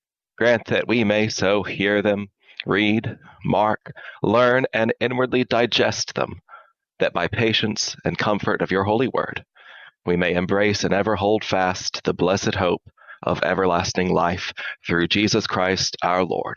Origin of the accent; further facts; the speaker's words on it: Chattanooga, Tennessee, United States; Chattanooga's my hometown.